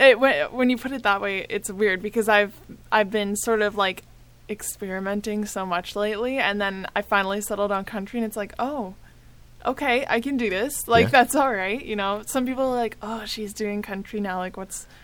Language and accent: English; Canada; Well, being Canadian, it's kind of difficult because there's, you know, that restriction because you are Canadian.